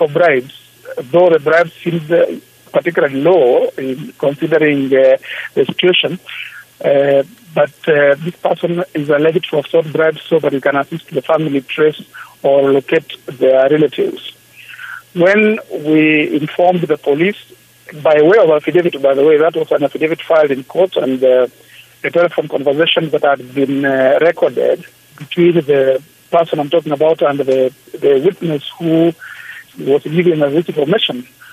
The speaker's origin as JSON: {"language": "English", "country": "Kenya", "said": "being Kenyan and having lived here most of my life"}